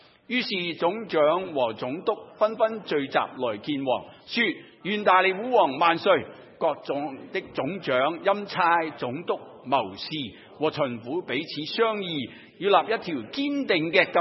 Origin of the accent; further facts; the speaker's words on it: United States; 这个广告短歌就想唤醒我们美国人那种爱国的心态